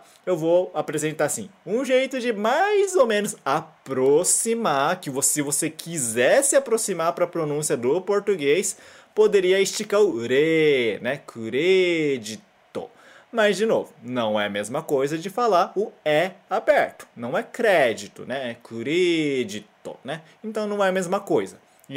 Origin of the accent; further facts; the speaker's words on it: Brazil; Nesse caso, é realmente pro brasileiro, nós que somos brasileiros, tomarmos cuidado para não falar o som nasal na hora de falar palavras japonesas.